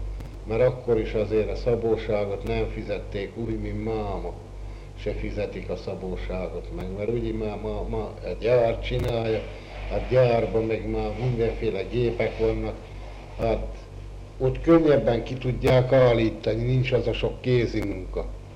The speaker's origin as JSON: {"language": "Hungarian", "town": "Taksony", "region": "Pest", "country": "Hungary", "tie": "born or raised there", "said": "Születtem Taksonyon 1908-ban, és egész mostanáig is itt lakok."}